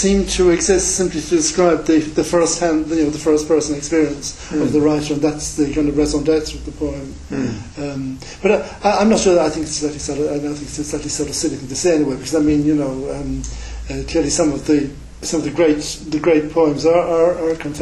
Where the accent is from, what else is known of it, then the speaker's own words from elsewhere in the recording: Ireland; the factual explanations of that is growing up in the Irish countryside.